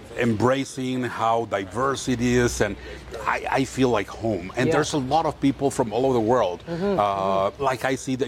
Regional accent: Monterrey, Nuevo León, Mexico; moved away as an adult; now in Tucson, United States; I'm from Monterrey, Mexico, and I came to Tucson back in 1994 for two years.

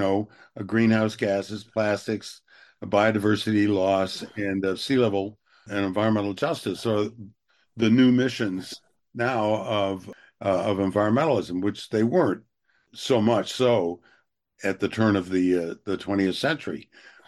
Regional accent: United States; I mean, just as an American media consumer

